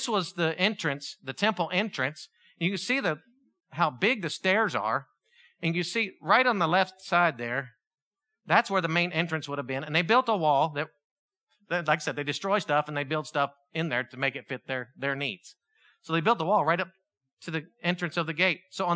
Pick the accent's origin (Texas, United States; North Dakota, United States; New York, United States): Texas, United States; "Americans, Americans, Americans, where are you from?" We're like, "Texas."